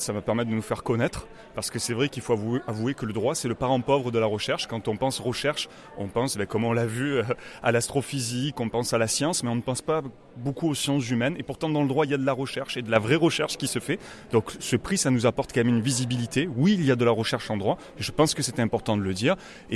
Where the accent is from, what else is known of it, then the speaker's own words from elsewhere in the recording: Marseille, Provence-Alpes-Côte d'Azur, France; Moi je suis un enfant du pays. Je suis né de parents marseillais, grands-parents marseillais qui parlaient le marseillais. Voilà, on m'a souvent dit en fait que j'avais, quand je montais dans les hautes instances parisiennes, que j'avais un accent.